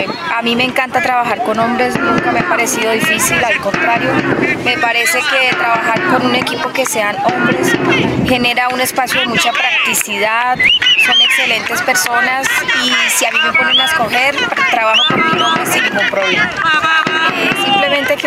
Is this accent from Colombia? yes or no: yes; Cúcuta, Norte de Santander, Colombia; now in Bogotá, Colombia; no soy de acá, yo soy de Cúcuta, norte de Santander, y Bogotá me abrió las puertas y me permitió trabajar acá, y todo el tiempo me he mantenido allí durante 8 años.